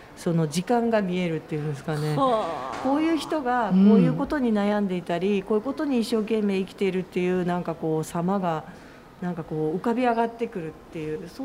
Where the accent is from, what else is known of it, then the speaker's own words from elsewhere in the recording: Osaka, Japan; 私はあの、まあ、大阪で育ってはいるんですけども大学神戸ですし